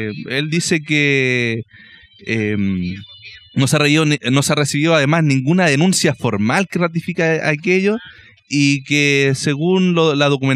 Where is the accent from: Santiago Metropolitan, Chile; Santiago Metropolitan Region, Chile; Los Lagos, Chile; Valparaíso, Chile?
Valparaíso, Chile; Yo soy del Cerro Alegre, de cercano al cementerio